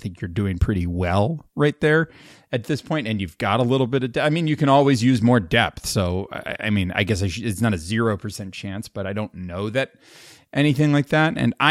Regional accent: Pembroke Pines, Florida, United States; now in New York, United States; We grew up in South Florida. That's where we're from, born and raised. The booming metropolis of Pembroke Pines, Florida.

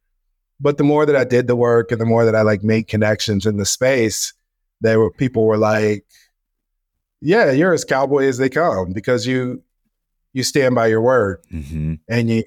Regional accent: Kansas City, Missouri, United States; But I want to do one in Kansas City, which is my hometown.

